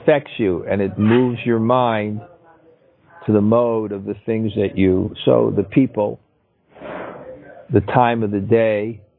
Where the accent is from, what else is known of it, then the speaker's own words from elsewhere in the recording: Brooklyn, New York, United States; born there; because I was born in Brooklyn, and I actually became attached to concrete.